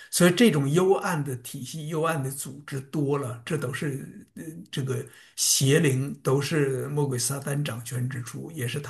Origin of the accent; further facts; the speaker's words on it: China; 这个我中国人还都相信邪不压正呢